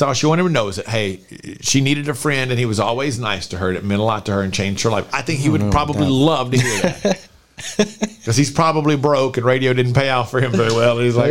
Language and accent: English; Louisiana, United States; Let's start in Louisiana, my home state, the state from which I hail.